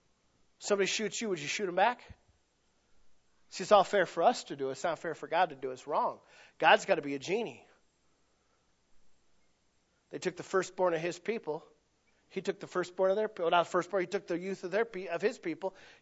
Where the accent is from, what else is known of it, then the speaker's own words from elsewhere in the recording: Dearborn, Michigan, United States; born there; but I was born in Dearborn. Not a barn.